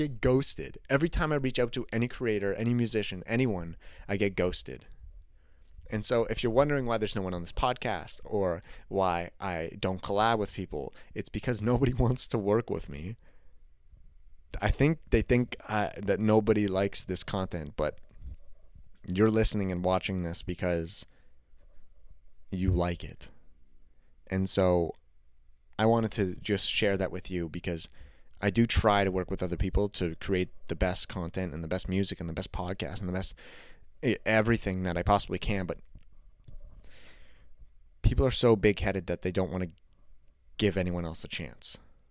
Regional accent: Canada; I'm Canadian.

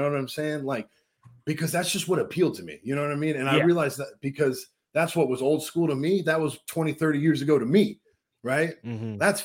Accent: Richmond, California, United States; I'm from Richmond. I drive by mm-hmm. the rich. I graduated out of the Richmond Auditorium.

